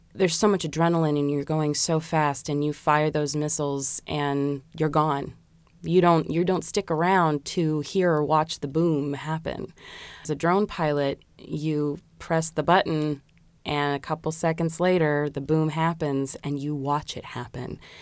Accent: Colorado, United States; born there; also born or lived in California / St. Louis / Maine / Virginia; I was born in Colorado, but we lived from California to St. Louis to Maine to Virginia.

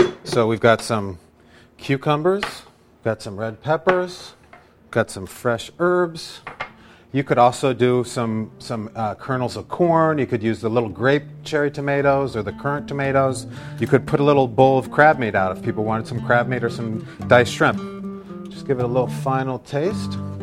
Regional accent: Scotland, United Kingdom; I'm a Scotsman.

